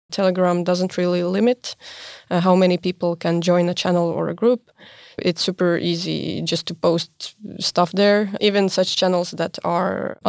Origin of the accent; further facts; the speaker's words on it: Estonia; since I'm from Estonia, maybe I'll start with an Estonian example